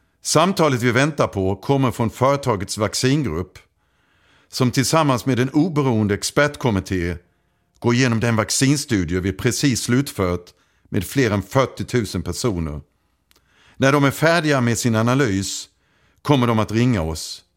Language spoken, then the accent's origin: Swedish; Halmstad, Halland County, Sweden; accent: Halland; Skriker jag på min halländska amerikanska. … Jag är killen från Halmstad som idag är global forskningschef på ett av världens största läkemedelsbolag.